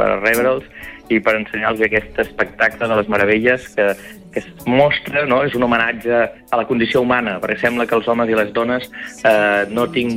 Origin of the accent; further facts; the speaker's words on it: Figueres, Catalonia, Spain; born there; Jo vaig néixer a Figueres.